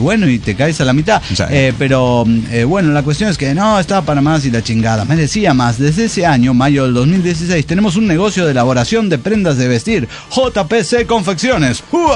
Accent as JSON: {"language": "Spanish", "country": "Argentina", "said": "Yo, como un argentino en el exterior, a veces me encajan en el típico argentino que nunca fui."}